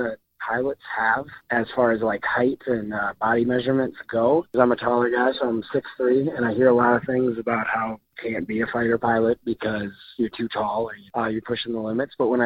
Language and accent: English; Minneapolis, Minnesota, United States; I'm from Minneapolis.